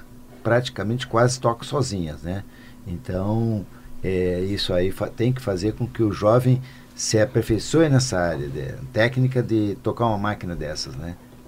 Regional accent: Rio Grande do Sul, Brazil; porque eu vi aqui o avanço que não aconteceu lá na minha região da campanha.

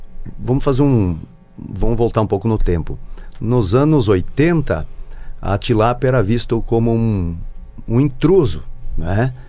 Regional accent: Novo Sarandi, Paraná, Brazil; born there; eu vim da agricultura, meus pais agricultores, nasci em Novo Sarandi, aí pertinho, né? E até os 15 anos eu trabalhei na agricultura

